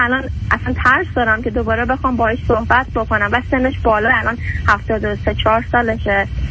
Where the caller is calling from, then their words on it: Orange County, California, United States; از کالیفرنیا، اورنج کانتی.